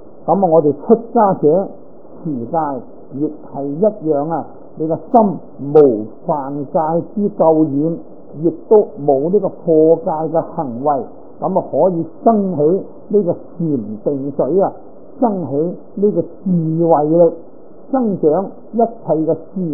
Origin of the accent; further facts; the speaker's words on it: Guangdong, China; 咁我都系广东人啦，标准广东人啊，但系好多广东话我都唔懂。你话讲客家话啦，我都仲可以揣摩呢个心理啦。都仲听得个七七八八啊！